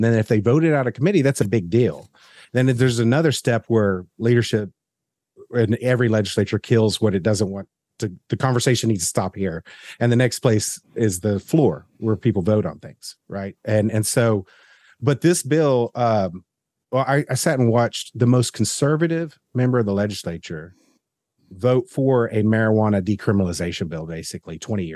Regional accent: the South, United States; And I'm like, whoa, as a Southerner, let me tell you

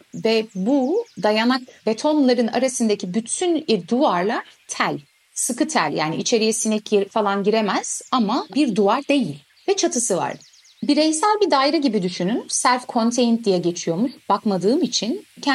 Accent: Istanbul, Turkey; Ben Türk'üm, hani Türkiye'den geldim, İstanbulluyum dedim.

